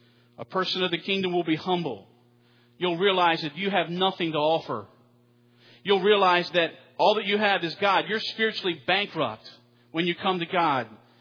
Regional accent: Baltimore, Maryland, United States; now in Memphis, United States; I love crabs because I'm from Baltimore. I love seafood. Now that I'm from this area, I love Memphis barbecue.

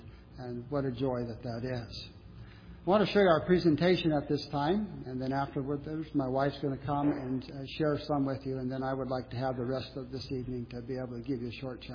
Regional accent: Colorado, United States; Originally, I'm from Western Colorado

